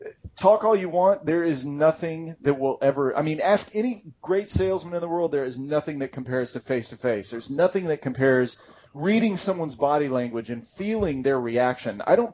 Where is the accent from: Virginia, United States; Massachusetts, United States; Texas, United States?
Texas, United States; Oh, I'm from Texas.